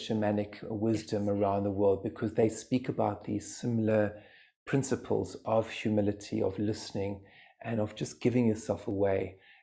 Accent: South Africa; where I was brought up in South Africa, it's one of the second greatest biospheres in terms of, after the Amazon, in terms of plant medicine.

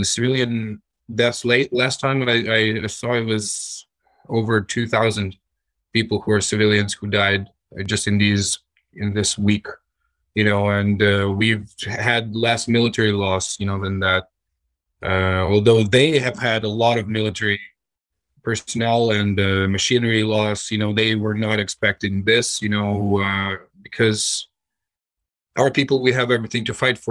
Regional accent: Western Ukraine, Ukraine; I just yesterday, I made it back to my hometown, which is one of the most western regions in Ukraine. It's our region is bordering with Romania

